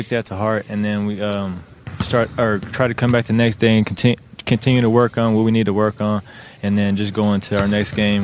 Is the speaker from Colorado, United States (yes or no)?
yes; Colorado, United States; especially for people in the state of Colorado and that's growing up in Colorado